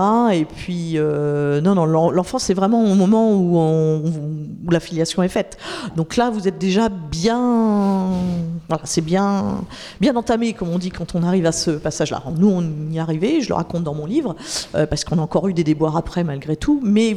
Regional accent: Le Mans, Pays de la Loire, France; born there; also born or lived in Normandy / Brittany; Alors je suis née au Mans, effectivement.

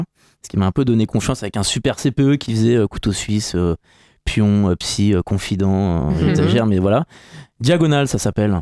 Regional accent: Paris, Île-de-France, France; Alors je suis parisien, ouais. Je ne connais pas du tout la Sarthe à l'origine.

